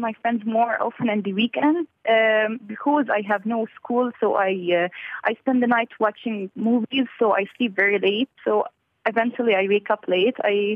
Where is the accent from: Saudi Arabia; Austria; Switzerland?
Saudi Arabia; Riyadh, Riyadh Province; born there; German is a second language; Ich bin 18 Jahre alt. Ich komme aus Syrien und ich wohne hier in Riad, Saudi-Arabien. Ich war hier geboren.